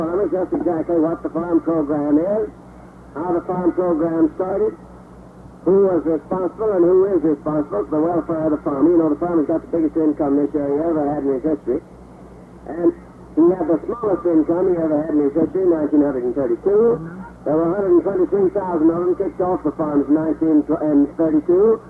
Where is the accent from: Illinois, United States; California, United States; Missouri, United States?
Missouri, United States; and fellow Missourians, I can't tell you how very much I appreciate this most cordial welcome to my home state and this lovely town of Neosho.